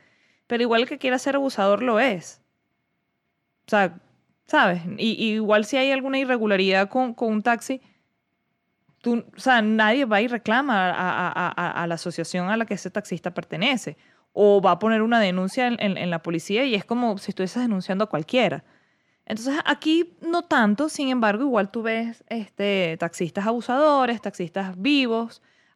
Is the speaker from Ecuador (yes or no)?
no; Venezuela; para mí, que yo soy venezolana de a pie